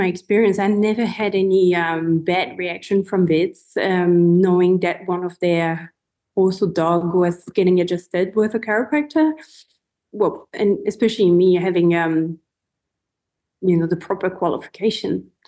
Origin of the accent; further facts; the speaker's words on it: France; English is a second language; again, I'm coming from France, so I'm comparing those two countries.